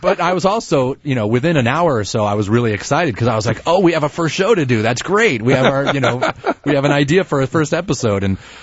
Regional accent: Colorado, United States; Yeah, we are from Colorado.

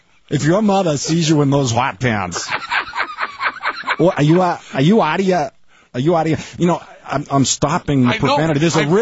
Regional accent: Boston, Massachusetts, United States; accent: Dorchester; If I did, like, the whole show in my Dorchester accent, like, where I'm from

